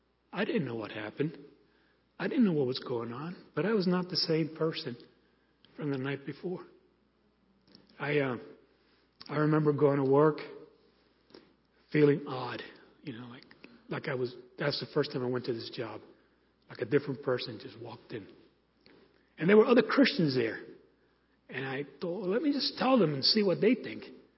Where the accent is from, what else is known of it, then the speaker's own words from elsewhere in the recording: Brooklyn, New York, United States; but I grew up in the Pepper-Stuyvesant area of Brooklyn, New York. And you just don't cry.